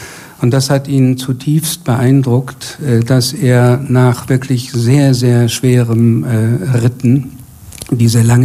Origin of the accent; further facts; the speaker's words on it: Kiel, Schleswig-Holstein, Germany; in Kiel, meiner Heimatstadt